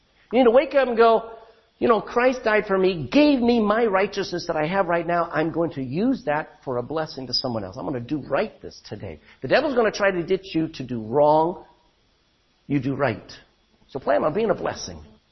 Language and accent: English; Texas, United States; I grew up in Texas. We didn't wear shoes until we were teenagers.